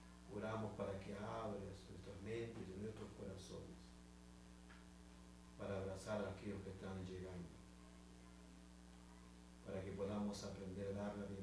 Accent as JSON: {"language": "Spanish", "region": "Jalisco", "country": "Mexico", "moved": "as an adult", "lives_now": "United States", "said": "soy originario de California, Jalisco, México. Tengo radicado ya aquí en Estados Unidos, pero vine a 68"}